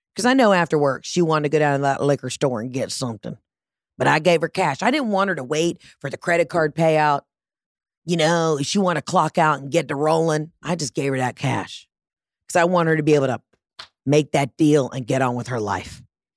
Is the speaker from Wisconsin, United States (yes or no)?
no; Georgia, United States; And again, I'm from Georgia. I will bring it. I will talk so much shit about Georgia. It's just Southern things. These are my people.